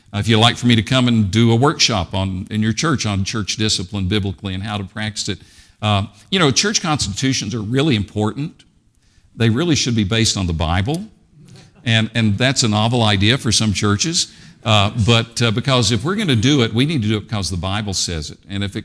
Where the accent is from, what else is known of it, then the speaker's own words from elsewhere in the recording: Tennessee, United States; I grew up in East Tennessee. And as a child, I loved bluegrass.